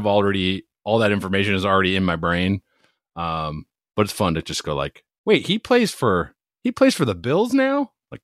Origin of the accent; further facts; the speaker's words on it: Hudson, Wisconsin, United States; I grew up in Hudson, Wisconsin, right near the Twin Cities.